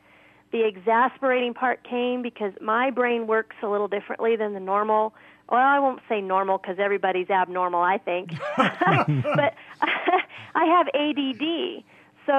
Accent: the South, United States; I grew up in the South, and one of our Sunday school things was to memorize large portions of Scripture.

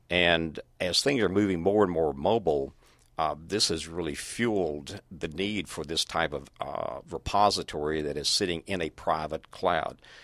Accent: Atlanta, Georgia, United States; Now, I'm originally from Atlanta, and started a management consulting company here a long time ago

